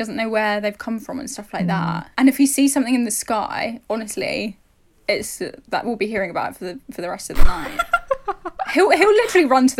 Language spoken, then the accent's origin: English; London, United Kingdom; growing up in London